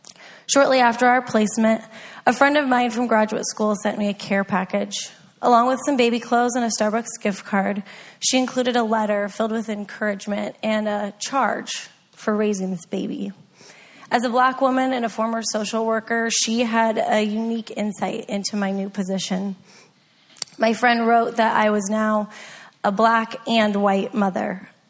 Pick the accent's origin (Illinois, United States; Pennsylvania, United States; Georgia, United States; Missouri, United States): Illinois, United States; Wheaton; I'm white. And and I grew up in Wheaton, Illinois, in a Baptist church that was also white.